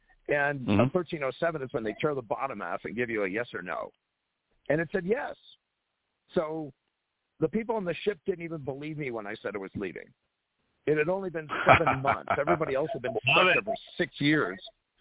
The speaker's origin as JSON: {"language": "English", "region": "Wyoming", "country": "United States", "said": "I was from Wyoming."}